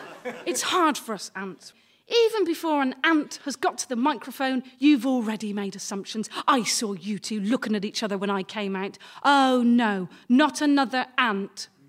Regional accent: Gloucester, South West England, United Kingdom; we were driving around my hometown of Gloucester, and Dad was pointing out like all the landmarks and places of interest.

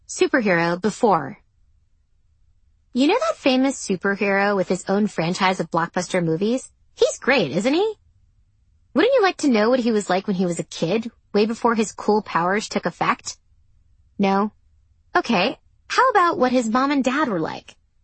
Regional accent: Boston, Massachusetts, United States; the Yankees were playing my hometown Red Sox on TV

